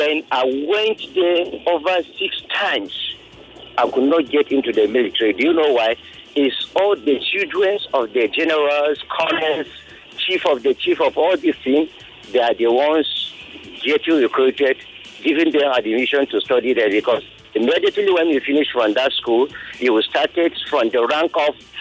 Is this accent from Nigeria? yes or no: yes; Kaduna State, Nigeria; I'm from Kaduna State, right?